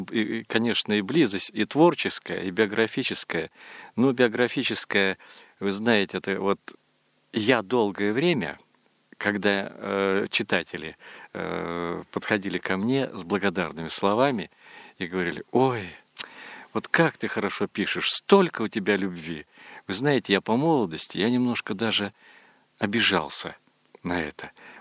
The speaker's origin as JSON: {"language": "Russian", "town": "Mukhorshibir", "region": "Buryatia", "country": "Russia", "tie": "born there", "said": "Я родился в селе, название у него бурятское, Мухоршибирь. Это означает низкое место, заросшее кустами. То есть это долина реки, вокруг луга, а дальше поднимаются по склонам сопок, поднимаются улицы, село с обеих сторон."}